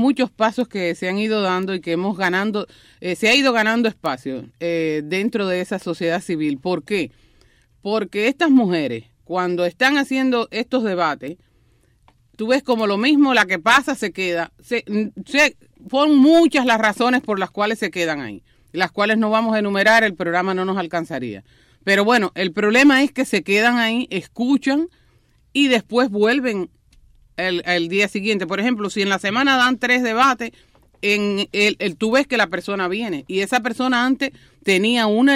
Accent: Cuba; no sabes con qué me criaron a mí, porque en Cuba

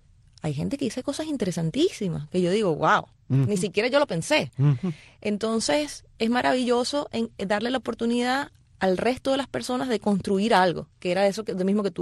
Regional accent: Caracas, Capital District, Venezuela; moved away as an adult; now in Miami, United States; Bueno, yo nací en Venezuela.

